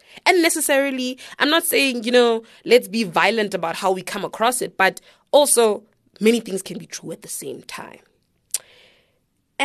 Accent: North West, South Africa; I grew up in the Northwest, so, you know, I learned Afrikaans from first grade.

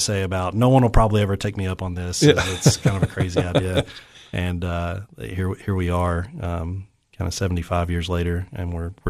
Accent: Tennessee, United States; I grew up in East Tennessee. Proud hillbilly from Appalachia.

